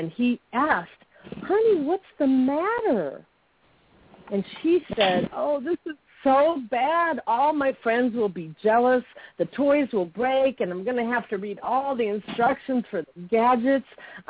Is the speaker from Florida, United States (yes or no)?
no; Chicago, Illinois, United States; moved away as an adult; now in Los Angeles, United States; I was born in the U.S. after all, but, you know, I was born in Chicago, and I lived there until after high school. After high school, I hitchhiked out to L.A.